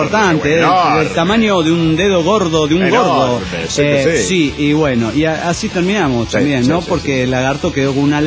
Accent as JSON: {"language": "Spanish", "region": "Cajamarca", "country": "Peru", "lives_now": "Lima, Peru", "said": "de Cajamarca, en Lima."}